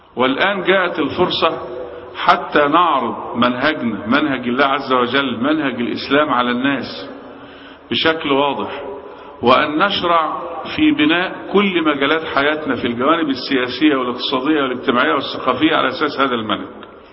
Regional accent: Egypt; احنا بنسترد كمصريين

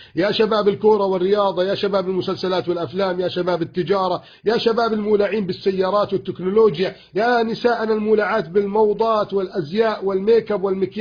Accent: Egypt; بلدنا مصر

